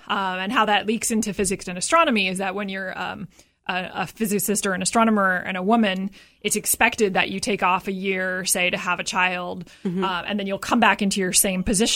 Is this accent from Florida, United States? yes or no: no; California, United States; now in Nantucket, United States; Yes, that's right.